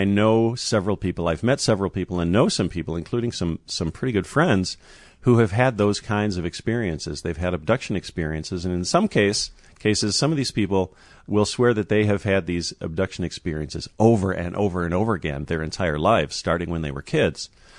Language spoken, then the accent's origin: English; Wisconsin, United States; I am from Wisconsin.